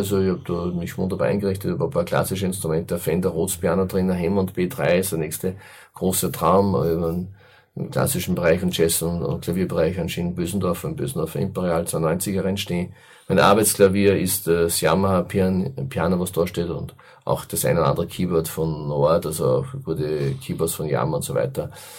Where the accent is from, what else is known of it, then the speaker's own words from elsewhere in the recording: Enns, Upper Austria, Austria; das war mir ein ganz großes Anliegen für meine Heimatstadt Enz.